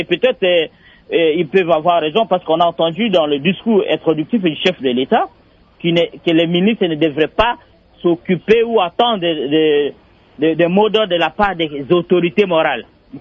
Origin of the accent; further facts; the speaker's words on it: Katako-Kombe, Sankuru, DR Congo; chez nous, à Katakokombe, là-bas, les gens meurent de faim.